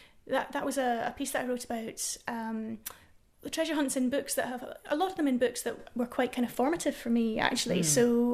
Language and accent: English; Edinburgh, Scotland, United Kingdom; So I'm from Edinburgh